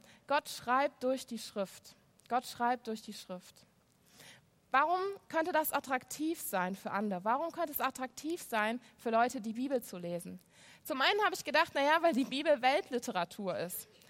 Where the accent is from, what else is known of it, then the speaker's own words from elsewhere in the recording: Cologne, North Rhine-Westphalia, Germany; im Rheinland, ich komme aus Köln.